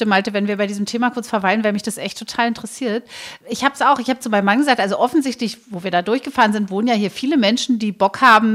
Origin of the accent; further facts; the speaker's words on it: East Germany, Germany; ich komme ja aus der Deutschen Demokratischen Republik